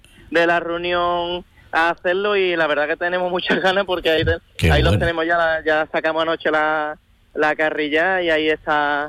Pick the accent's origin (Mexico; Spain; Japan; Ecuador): Spain; Jerez, Andalusia; Somos gente de Jerez, tenemos que disfrutar de los desayunos como Dios manda.